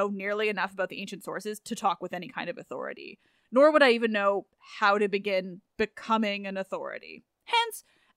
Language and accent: English; England, United Kingdom; but I am very English, and thus, Cyprus.